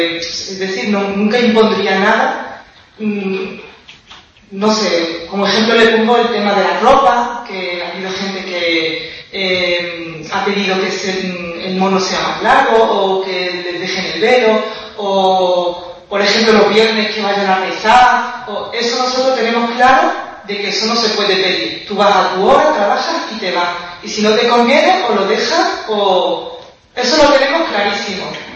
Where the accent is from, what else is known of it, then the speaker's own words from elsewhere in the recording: Spain; A ver, soy española y yo tengo claro